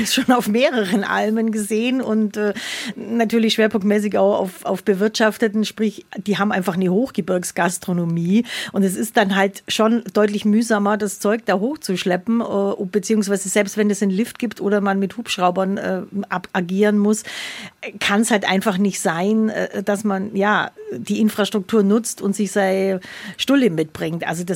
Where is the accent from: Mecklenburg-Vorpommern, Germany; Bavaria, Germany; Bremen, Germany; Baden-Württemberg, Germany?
Bavaria, Germany; Oberstaufen; Ja, aber das mit den Kühen, ich komme ja eigentlich aus Oberstaufen